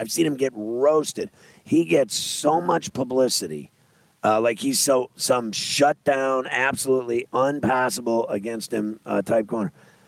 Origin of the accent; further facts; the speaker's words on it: Pittsburgh, Pennsylvania, United States; I'm from Pittsburgh. I root for the Steelers.